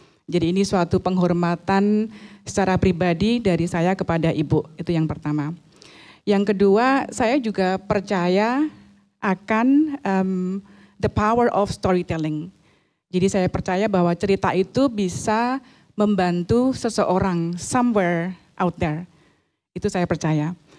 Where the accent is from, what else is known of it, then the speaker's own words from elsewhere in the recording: Boyolali, Central Java, Indonesia; now in Porto, Portugal; Saya dari Boyolali.